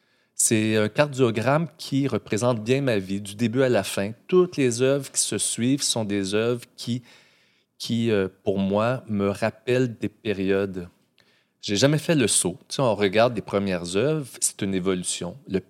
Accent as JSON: {"language": "French", "region": "Ontario", "country": "Canada", "tie": "born or raised there", "lives_now": "Montreal, Canada", "said": "Parce qu'en fait, j'ai grandi dans un milieu francophone en Ontario, un petit village tout près d'Alexandria."}